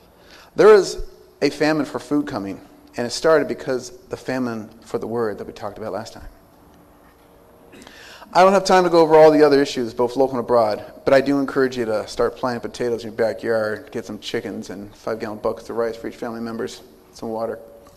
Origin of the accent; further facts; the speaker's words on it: San Diego, California, United States; also born or lived in Phoenix; I am originally from the West Coast. I was born and raised in San Diego, and I spent my teen years in Phoenix before I joined the Air Force and traveling the world until we were assigned here.